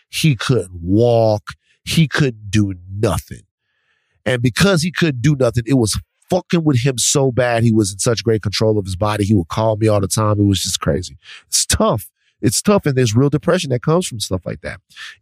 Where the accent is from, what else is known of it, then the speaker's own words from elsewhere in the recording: Baton Rouge, Louisiana, United States; a guy from Baton Rouge, my hometown.